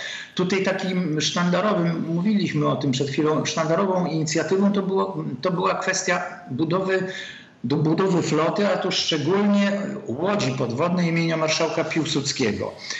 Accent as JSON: {"language": "Polish", "town": "Gdynia", "region": "Pomeranian Voivodeship", "country": "Poland", "tie": "born or raised there", "said": "wyrośliśmy tutaj w Gdyni na piachach i na wydmach piaszczystych"}